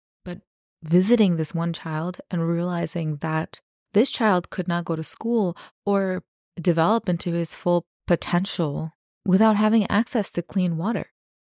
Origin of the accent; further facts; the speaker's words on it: New York, United States; you know, growing up in America, I grew up outside of New York. I grew up with a lawn and a swing set in my backyard.